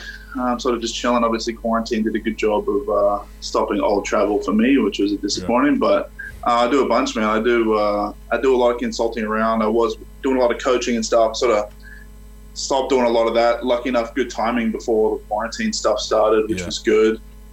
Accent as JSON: {"language": "English", "town": "Brisbane", "region": "Queensland", "country": "Australia", "tie": "born or raised there", "also_born_or_lived": "Cannon Hill", "said": "I'm Indigenous boy, born and raised in Brisbane. You know, I've been through those whole circles. Like, I lived on the south side of Brisbane my whole life."}